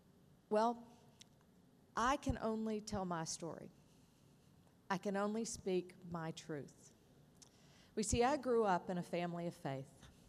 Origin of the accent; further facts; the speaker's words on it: Chapel Hill, North Carolina, United States; Well, I grew up in Chapel Hill, what was then a small college town, a whole lot like this one.